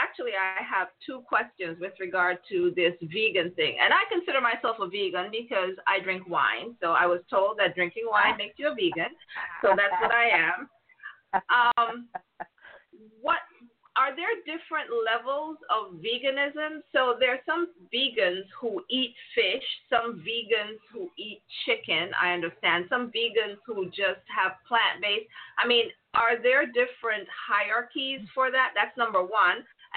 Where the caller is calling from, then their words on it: Brooklyn, New York, United States; I'm calling you from Brooklyn, New York, in the house.